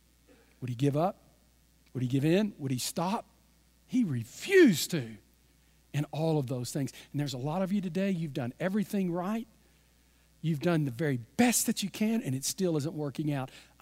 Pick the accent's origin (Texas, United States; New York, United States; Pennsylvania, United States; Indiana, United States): Texas, United States; you got to understand, I'm from East Texas, and I'm strong.